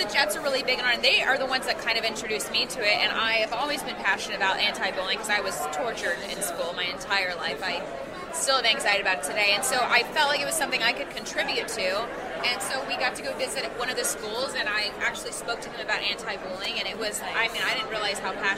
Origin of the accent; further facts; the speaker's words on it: Sicily, Italy; also born or lived in Vicenza; I'm Sicilian, so it's a completely different language, but I was born in Vicenza. My whole family's from Corleone, but...